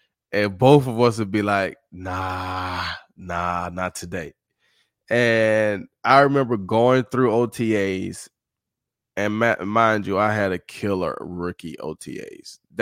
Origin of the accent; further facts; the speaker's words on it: Summit, Mississippi, United States; He's from Magnolia. I'm from Summit. You know, he went to South Pike High School. I went to North Pike High School. So the county is Pike County.